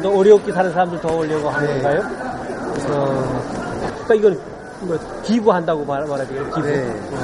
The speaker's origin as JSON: {"language": "Korean", "country": "North Korea", "moved": "yes", "lives_now": "South Korea", "said": "저 북한에서 왔어요. 네. 네, 온 지 얼마 안 돼가지고"}